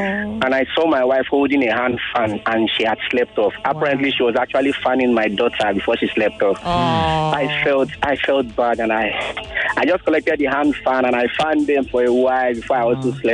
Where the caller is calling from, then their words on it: Lekki, Lagos, Nigeria; I'm calling from Lekki.